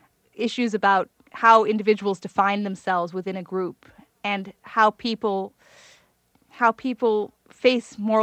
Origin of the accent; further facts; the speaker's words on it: Hawaii, United States; When I was a small child growing up in Hawaii, my parents our whole family used to go in the summers to upstate New York, where my mother's family had a house.